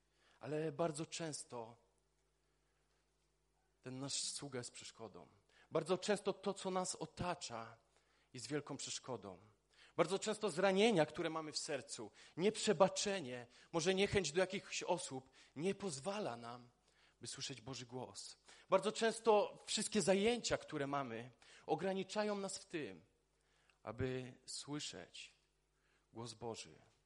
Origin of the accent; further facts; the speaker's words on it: Polkowice, Lower Silesian Voivodeship, Poland; jestem z Polkowic, mam na imię